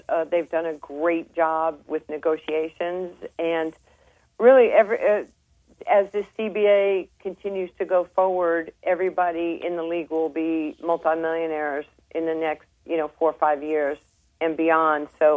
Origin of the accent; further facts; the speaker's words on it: New York, United States; because I am a New Yorker